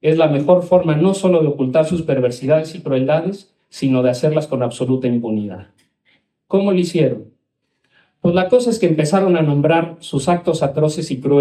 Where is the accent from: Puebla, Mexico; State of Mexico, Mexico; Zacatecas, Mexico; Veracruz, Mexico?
Puebla, Mexico; San Miguel Tzinacapan; así como lo diríamos allí, de donde somos, de San Miguel Sinacapan, creemos que podemos decirlo mejor.